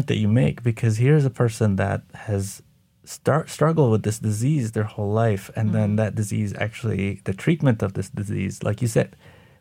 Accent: Egypt; You know, I grew up in Egypt, and you could just go to a pharmacy and say, I'm sick, can you give me some antibiotics, and just self-medicate.

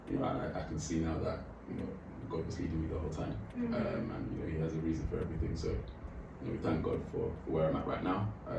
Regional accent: London, United Kingdom; growing up in London was fine. I went to school in London, school was cool. I went to a boys' school.

